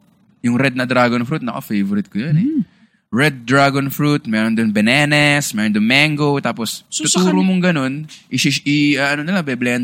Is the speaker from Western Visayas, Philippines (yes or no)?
no; Central Luzon, Philippines; sa Tarlac, yung chicharon ay lechong kawali.